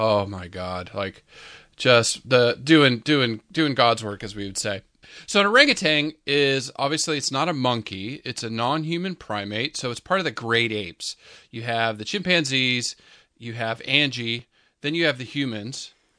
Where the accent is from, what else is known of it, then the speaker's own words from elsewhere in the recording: San Diego, California, United States; I remember growing up in San Diego, and the orangutan getting out of the exhibits there